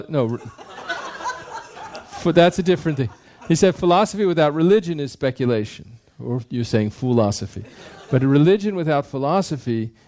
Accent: United States; when I was a kid growing up, at least as an American, the big conflict in the world was, you know, capitalism versus, you know, versus communism

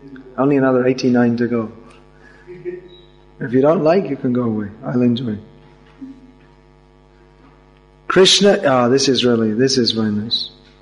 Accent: United Kingdom; So we are proud, or just I'm from Britain.

